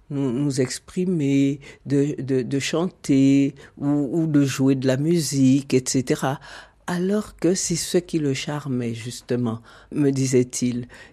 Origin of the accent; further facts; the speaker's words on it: Guadeloupe; Et qu'il me disait qu'il savait que je venais de Guadeloupe.